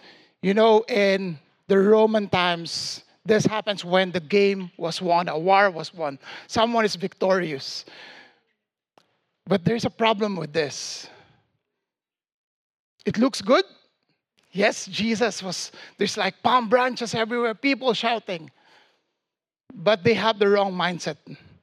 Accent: Manila, Metro Manila, Philippines; I grew up in Manila, which is a Catholic country. And our house literally is beside the Catholic church.

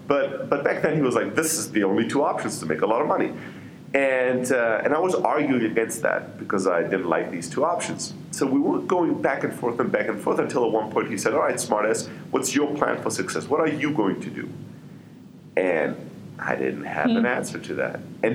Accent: Germany; I grew up in Germany, although we were a Greek family, and it was very much an immigrant factory worker upbringing.

